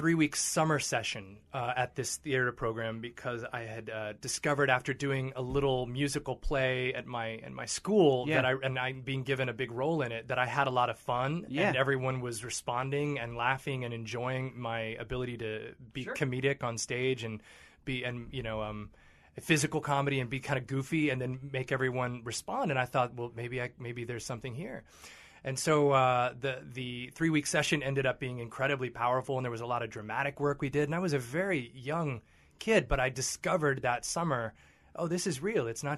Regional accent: Louisville, Kentucky, United States; Yeah, and I remember as a kid growing up there feeling really lucky

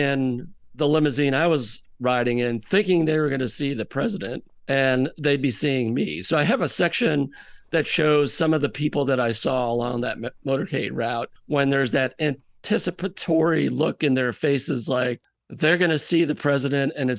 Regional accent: South Dartmouth, Massachusetts, United States; So clearly, when I was growing up in South Dartmouth, photographs were speaking to me.

